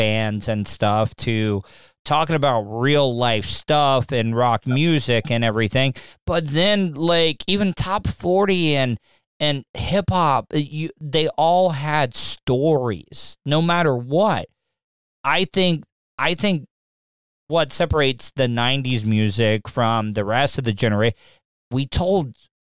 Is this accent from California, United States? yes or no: no; Florida, United States; growing up in Florida, country music.